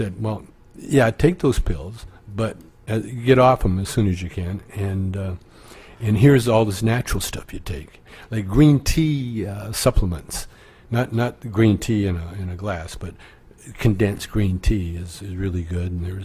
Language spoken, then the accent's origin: English; Calgary, Alberta, Canada; Yeah, I grew up in Calgary.